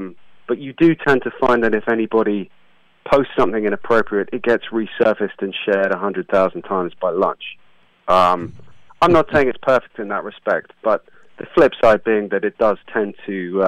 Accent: South East England, United Kingdom; I grew up near Brighton on the south coast of England

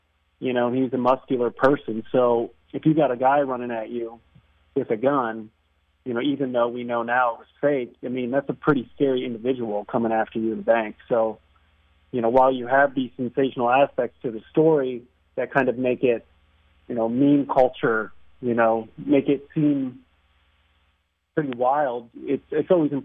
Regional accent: Iowa, United States; I live in the Midwest. I'm from Iowa.

